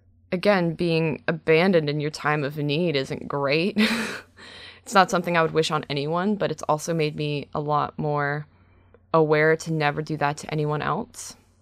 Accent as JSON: {"language": "English", "town": "Brantford", "region": "Ontario", "country": "Canada", "tie": "born or raised there", "said": "for my hometown show in Brantford."}